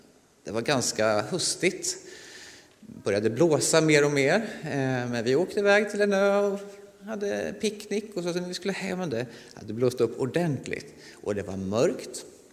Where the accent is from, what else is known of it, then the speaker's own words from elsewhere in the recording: Stora Mellösa, Örebro County, Sweden; Jag är uppfödd i Östernärke, Stora Mellösa. Så jag är uppfödd på morötter nästan kan man säga. Ja, där har jag bott hela mitt liv tills jag blev stor.